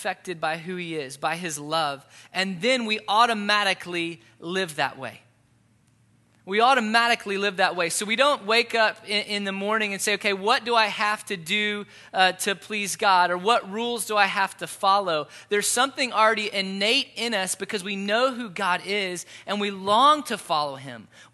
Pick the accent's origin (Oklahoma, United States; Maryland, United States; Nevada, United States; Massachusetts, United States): Massachusetts, United States; Boston; Like, we came from Boston and Red Sox Nation was huge.